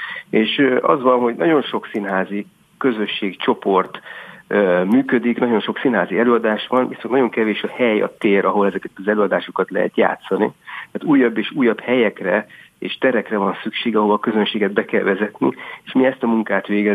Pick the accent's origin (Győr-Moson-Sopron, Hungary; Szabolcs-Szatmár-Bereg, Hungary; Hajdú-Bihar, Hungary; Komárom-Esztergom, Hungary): Hajdú-Bihar, Hungary; Debrecen; mi mindannyian debreceniek vagyunk, Debrecenbe jöttünk